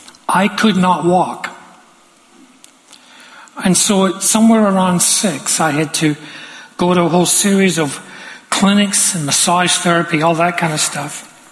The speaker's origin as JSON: {"language": "English", "town": "Glasgow", "region": "Scotland", "country": "United Kingdom", "tie": "born or raised there", "said": "When I was around 5, growing up in Glasgow, I suffered the normal range of children's diseases."}